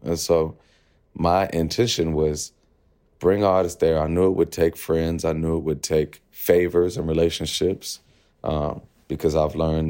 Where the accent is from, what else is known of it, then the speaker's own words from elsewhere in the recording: Ghana; damn, I'm Ghanaian and I've never even performed on the continent.